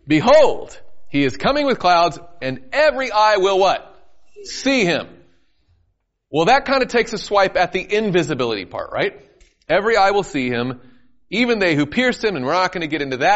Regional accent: the South, United States; Now, I'm from the South. You think about something being quick as grease lightning.

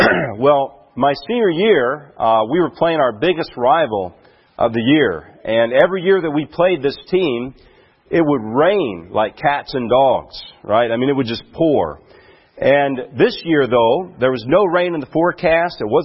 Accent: Alabama, United States; The University of Tennessee, which I grew up in Alabama, so I don't know what those schools would be here.

